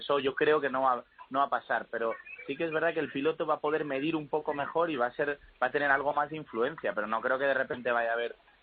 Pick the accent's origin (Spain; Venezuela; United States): Spain; estamos muy orgullosos como españoles de que sea así